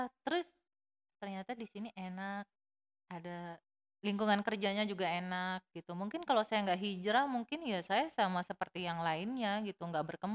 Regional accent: Lombok, West Nusa Tenggara, Indonesia; moved away; dulu saya itu kan dari Lombok ya guys, ya blasteran gitu.

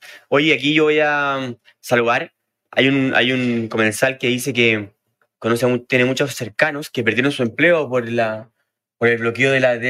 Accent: Chile; él se presentaba frente a nosotros los chilenos como un uruguayo

